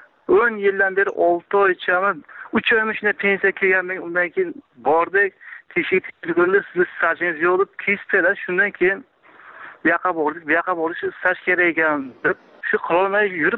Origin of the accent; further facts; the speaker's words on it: Samarkand, Samarqand Region, Uzbekistan; Men Samarqanddan